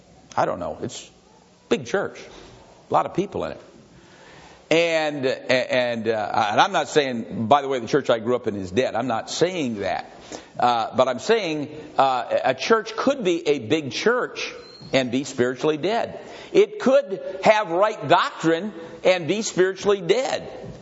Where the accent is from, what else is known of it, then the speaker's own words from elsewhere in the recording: Grand Rapids, Michigan, United States; I remember a Baptist preacher in Grand Rapids, where I was brought up in Grand Rapids, Michigan.